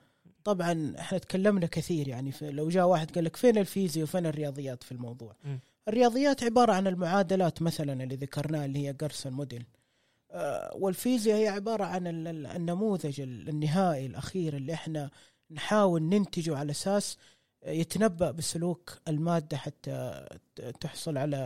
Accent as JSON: {"language": "Arabic", "country": "Saudi Arabia", "said": "في المستقبل تتطور مصانع الحديد عندنا في السعوديه"}